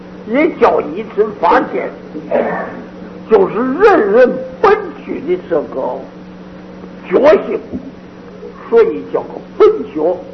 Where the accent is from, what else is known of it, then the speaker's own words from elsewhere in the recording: China; 他知道我们中国人的根性，说话爱简略